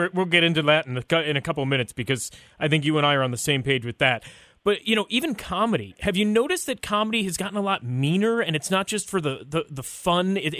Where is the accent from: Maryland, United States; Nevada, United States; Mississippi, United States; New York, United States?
New York, United States; I'm a New Yorker.